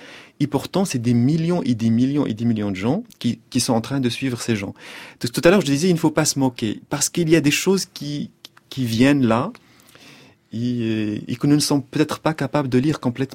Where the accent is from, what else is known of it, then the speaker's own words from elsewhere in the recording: Salé, Rabat-Salé-Kénitra, Morocco; très martyrisé, très violenté par tout un tas de monde quand j'étais petit au Maroc, à Salé